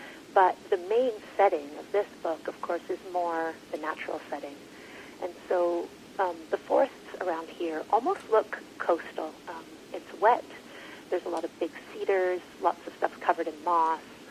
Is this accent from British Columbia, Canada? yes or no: no; Ontario, Canada; I did grow up rural, though, so definitely spent a lot of time outdoors. I grew up in South Central Ontario in a rural sort of agricultural area.